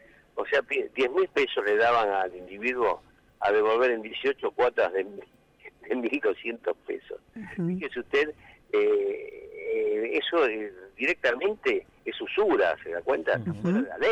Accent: Lomas de Zamora, Buenos Aires Province, Argentina; yo soy de Loma de Zamora

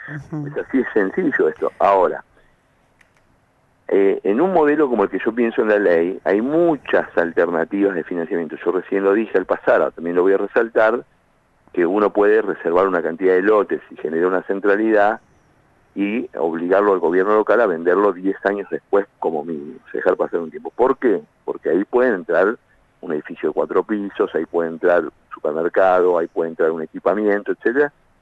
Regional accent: Avellaneda, Buenos Aires Province, Argentina; yo, Ferraresi, somos de Avellaneda, los dos, me conoce.

